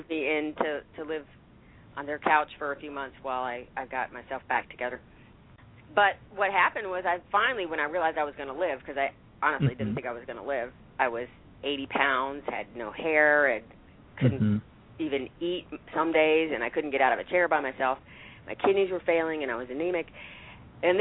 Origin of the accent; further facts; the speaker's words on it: South Carolina, United States; Okay, well, I'm from South Carolina. That's where I was born and raised.